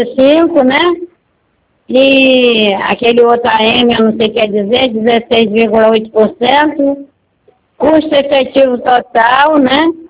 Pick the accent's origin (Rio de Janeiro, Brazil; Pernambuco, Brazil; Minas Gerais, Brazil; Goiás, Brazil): Rio de Janeiro, Brazil; Eu sou daqui do Valqueire, né?